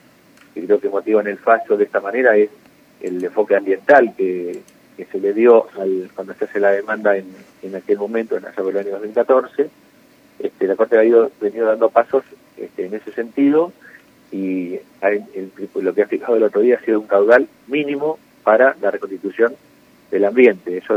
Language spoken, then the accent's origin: Spanish; La Pampa, Argentina; porque somos nosotros de La Pampa